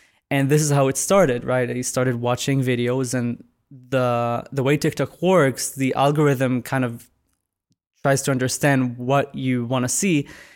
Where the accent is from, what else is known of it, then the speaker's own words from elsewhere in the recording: Ramat Gan, Tel Aviv District, Israel; I'm a regular Israeli, born and raised in Ramat Gan. That's my hometown.